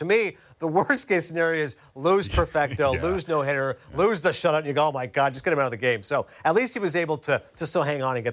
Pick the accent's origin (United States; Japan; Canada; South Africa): Canada; Toronto, Ontario; we know this growing up in Toronto